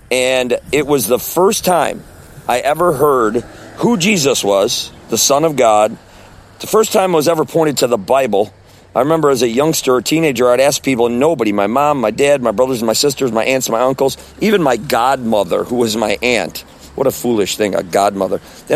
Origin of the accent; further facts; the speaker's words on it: Midwest, United States; So I grew up in the Midwest in a lower middle class family.